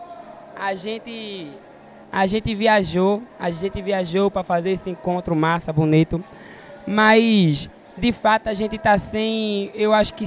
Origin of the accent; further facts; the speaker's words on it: Pernambuco, Brazil; sou de Pernambuco, sou um jovem negro gay. Sou de religião, é de matriz africana